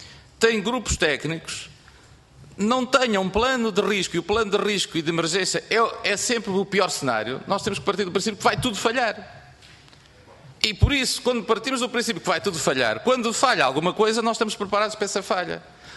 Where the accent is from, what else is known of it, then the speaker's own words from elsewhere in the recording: Portugal; somos portugueses